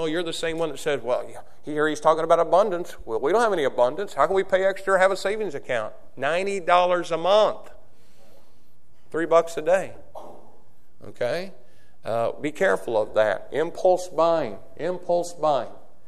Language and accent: English; Brazil, Indiana, United States; When I was growing up in Brazil, he'd take us.